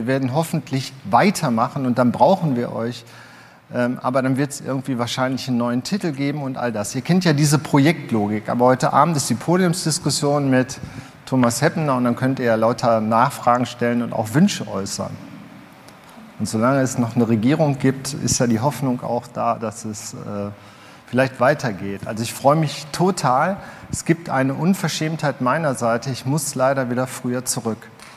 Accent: Duisburg, North Rhine-Westphalia, Germany; Unsere Idee, das ist übrigens ein Teil meiner Heimat und ihr habt eigene Heimaten, ihr kennt eure eigenen Räume der Migrationsgesellschaft. Das ist Duisburg-Bruckhausen.

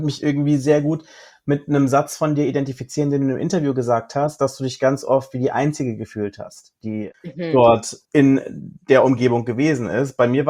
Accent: Baden-Württemberg, Germany; Ich komme aus dem tiefsten Schwarzwald.

